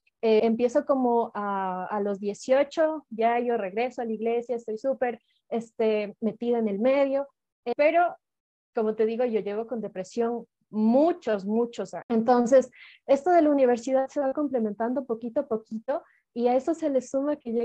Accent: Ecuador; Yo soy de Ecuador, tengo 23 años.

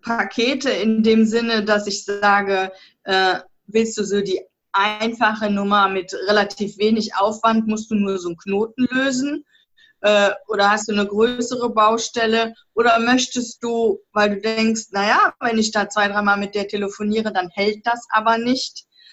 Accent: Rhineland, Germany; accent: Rhineland; Und ich bin ja aus dem Rheinland, wie man unschwer hören kann

